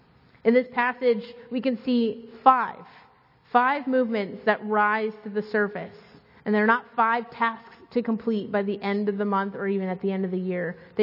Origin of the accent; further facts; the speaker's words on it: Scotland, United Kingdom; not just because I'm Scottish.